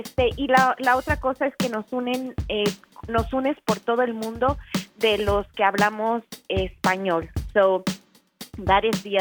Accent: Mexico City, Mexico; born there; yo soy nacida en la Ciudad de México

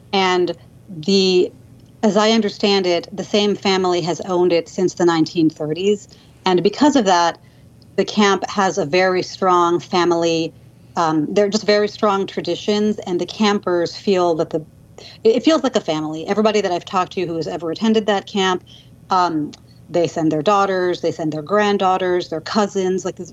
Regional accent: Boerne, Texas, United States; So I grew up in Boerne, Texas, which is in the Texas Hill Country off of I-10. It's 20 miles northwest of San Antonio.

